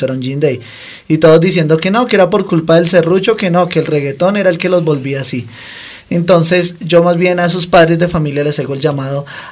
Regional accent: Fusagasugá, Cundinamarca, Colombia; Hace un tiempo, en mi ciudad natal, Fusagasugá

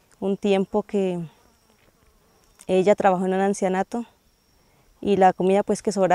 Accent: Casanare, Colombia; Pues yo vivía en el Casanare, yo soy llanera, entonces vivía con mi abuela.

